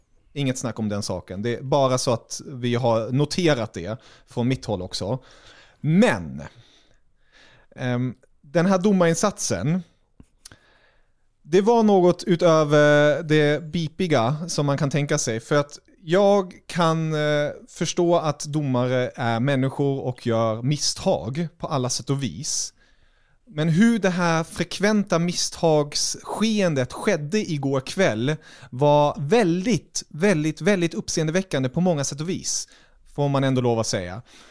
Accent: Germany; så att folk inte tänker att jag är tysk och subjektiv här

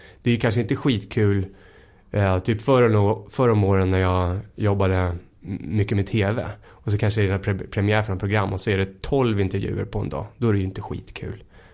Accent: Hemmesta, Stockholm County, Sweden; Jag växte upp då ute i Hemmestad, som sagt.

